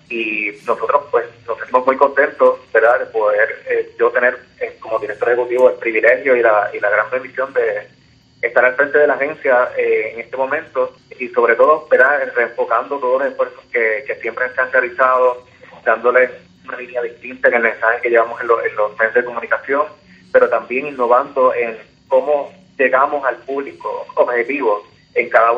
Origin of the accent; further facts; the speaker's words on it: Puerto Rico; Y nosotros como puertorriqueños nos tenemos que sentir orgullosos de eso